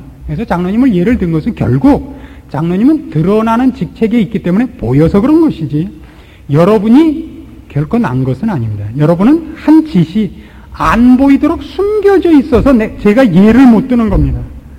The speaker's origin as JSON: {"language": "Korean", "region": "Pyongan", "country": "North Korea", "said": "저도 평안도 사람입니다."}